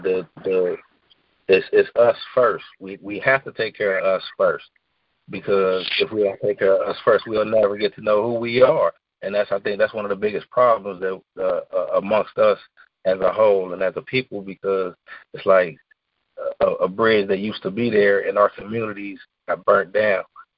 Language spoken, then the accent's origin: English; Cincinnati, Ohio, United States; now in Houston, United States; Like, I'm from Cincinnati, but I am right now in Pasadena, Houston, Texas.